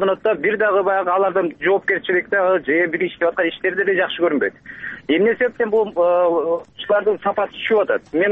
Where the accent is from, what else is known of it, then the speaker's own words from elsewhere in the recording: Bishkek, Kyrgyzstan; Мен Бишкектен болом